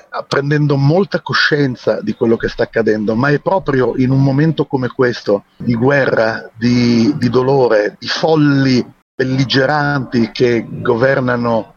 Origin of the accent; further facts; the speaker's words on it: Genoa, Liguria, Italy; Io poi insomma sono un genovese, quindi questo mare ce l'ho davanti, ce l'ho dentro, ce l'ho addosso, anche se non vivo più a Genova.